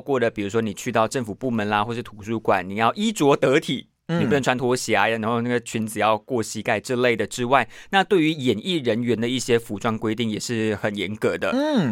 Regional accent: Sarawak, Malaysia; 像我来自沙拉越，沙拉越当地的原住民是比我更会喝酒的那种、

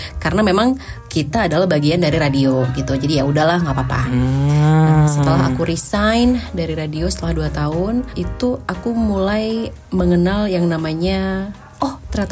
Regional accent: Malang, East Java, Indonesia; Apalagi, terus aku asli dari kota Malang, arek Malang.

